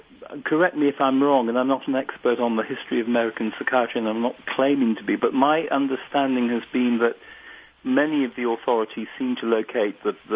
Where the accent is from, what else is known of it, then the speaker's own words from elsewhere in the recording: United Kingdom; The buzzword that we were all taught to respect and admire as young British trainees in psychiatry in the 70s